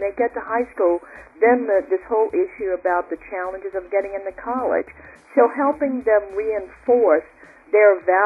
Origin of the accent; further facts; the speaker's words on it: New Orleans, Louisiana, United States; I grew up in New Orleans, went to public school, predominantly a historically black college.